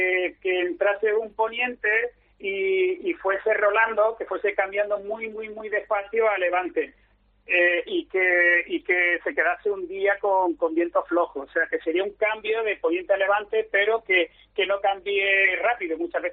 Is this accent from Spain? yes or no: yes; Málaga, Andalusia, Spain; él ha vivido también toda la vida aquí en Málaga y bueno, pues somos malagueños, ¿no?